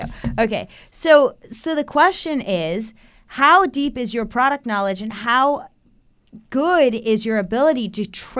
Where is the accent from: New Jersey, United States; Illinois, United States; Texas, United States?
New Jersey, United States; Sicklerville; I am from Sicklerville.